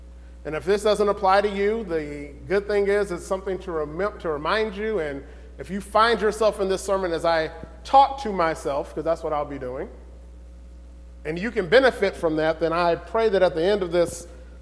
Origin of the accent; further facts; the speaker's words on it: California, United States; I grew up in California, and like I said, I have a past